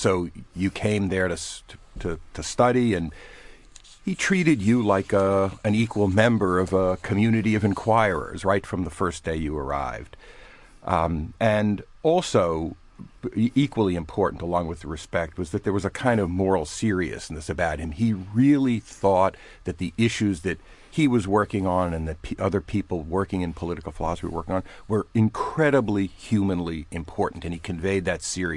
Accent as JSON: {"language": "English", "country": "United States", "tie": "born or raised there", "said": "I grew up in the United States in the 50s and 60s and believed in American ideals"}